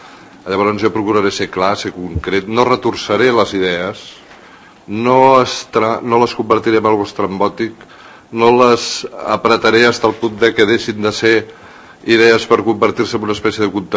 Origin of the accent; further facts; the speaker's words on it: Catalonia, Spain; nosaltres considerem que som catalans, parlem en català, estimem Catalunya